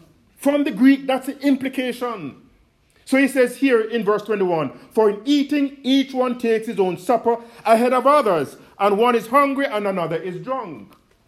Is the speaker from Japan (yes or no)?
no; Jamaica; now in United States; and I can talk about my home country, Jamaica, we have an embassy here in the United States.